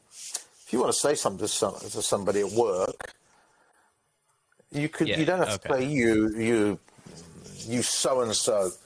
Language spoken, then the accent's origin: English; England, United Kingdom; I'm English